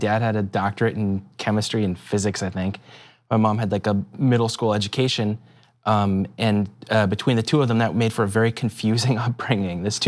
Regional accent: Livermore, California, United States; I grew up in the Bay Area. Do you know where Livermore is?

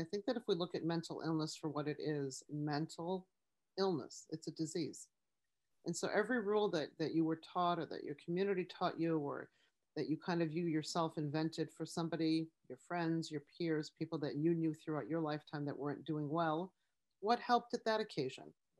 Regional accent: Detroit, Michigan, United States; I'm from Detroit, these cold winter mornings

